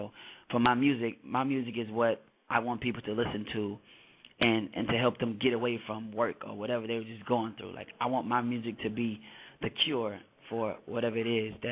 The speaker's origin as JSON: {"language": "English", "town": "Hawkinsville", "region": "Georgia", "country": "United States", "tie": "born or raised there", "said": "I'm originally from this small town south of Atlanta called Hawkinsville, Georgia. Population of about maybe 1,000 people. Maybe."}